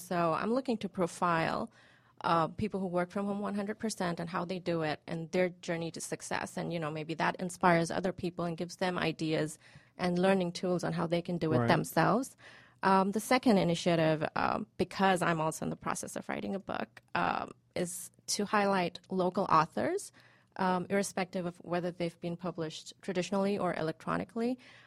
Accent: India; I am from India, so I'm familiar with British English as opposed to American English.

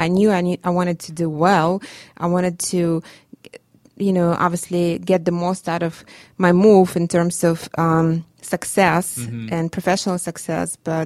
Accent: Russia; English is a second language; now in United States; growing up in Russia, I never thought I was going to be a career woman

